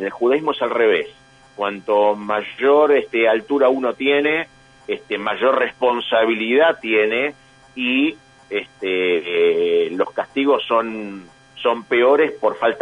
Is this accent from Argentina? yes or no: yes; Buenos Aires, Argentina; Yo soy un porteño confeso. Uh-huh. Yo básicamente soy un porteño confeso